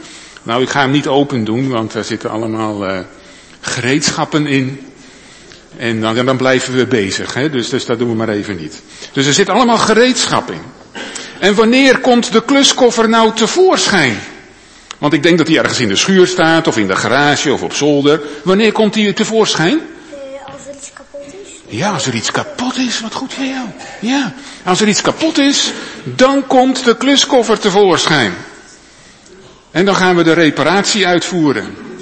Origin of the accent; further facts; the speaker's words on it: Zwolle, Overijssel, Netherlands; Nou, ik kom dan uit Zwolle. En in Zwolle hebben we wel een stadsmuur gehad.